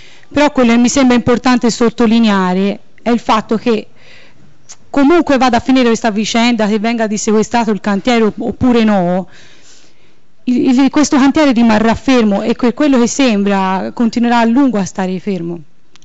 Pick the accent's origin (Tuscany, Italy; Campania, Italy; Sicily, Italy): Tuscany, Italy; Figline; sono abitante da sempre del comune di Figline e ci tengo particolarmente a dirlo perché al mio paese ci tengo forse come pochi altri miei concittadini.